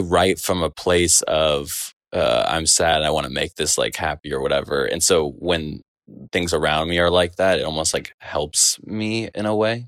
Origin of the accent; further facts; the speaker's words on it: Dallas, Texas, United States; I'm from Dallas, Texas.